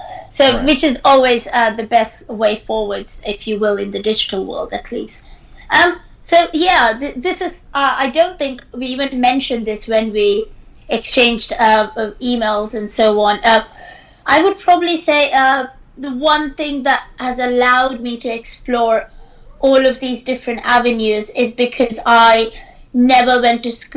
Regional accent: India; I remember growing up in India when smartphones came up

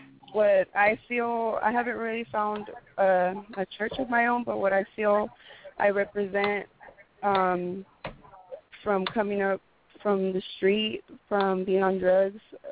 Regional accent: Los Angeles, California, United States; I grew up in LA. I was born in East LA.

